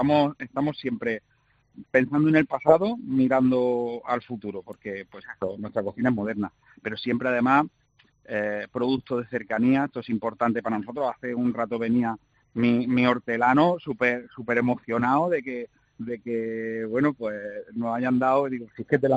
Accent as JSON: {"language": "Spanish", "town": "Córdoba", "region": "Andalusia", "country": "Spain", "said": "también para el sur y para Córdoba, que siempre nos tenían un poco olvidados."}